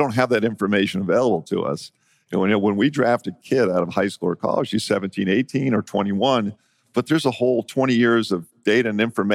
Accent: San Diego, California, United States; I grew up in San Diego, and I still... 30 years ago, know all the anchors from the news stations because as a kid I grew up

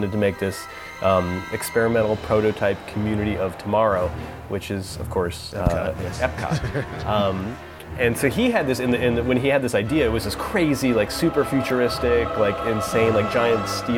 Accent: Akron, Ohio, United States; I grew up in Ohio, in Akron, Ohio.

